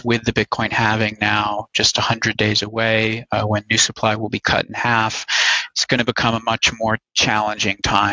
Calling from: New York, United States; Yeah, Midtown Manhattan, right next to Grand Central.

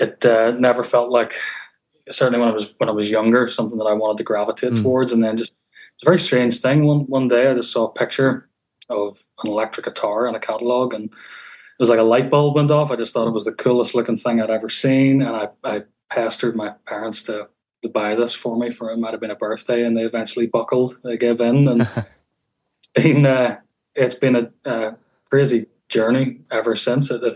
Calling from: Belfast, Northern Ireland, United Kingdom; So, I'm here. I'm still based in Belfast.

